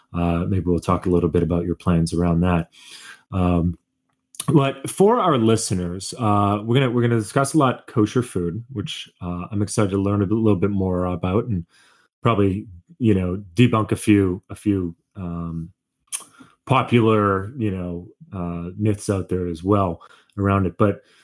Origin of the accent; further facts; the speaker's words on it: Boston, Massachusetts, United States; I grew up in Boston on a street that was primarily Jewish.